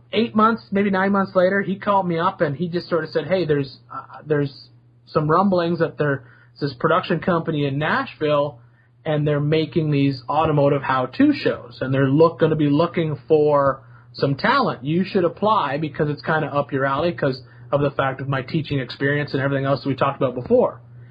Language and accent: English; Canada; Didn't think it'd ever come to anything because, you know, I'm from Canada.